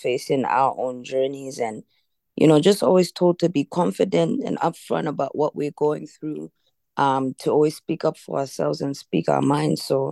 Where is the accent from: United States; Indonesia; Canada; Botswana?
Botswana; also born or lived in Zambia; I was born in Zambia, raised in Botswana, and sort of raised between the two countries, their neighboring countries.